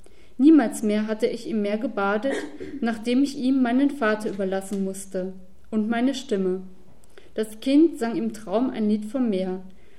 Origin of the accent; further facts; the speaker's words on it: Munich, Bavaria, Germany; Ich bin aus München